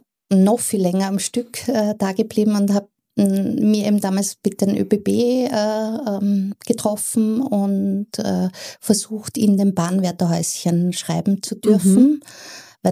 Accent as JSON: {"language": "German", "town": "Graz", "region": "Styria", "country": "Austria", "tie": "born or raised there", "said": "ich bin eine Grazerin, ich bin in Graz geboren."}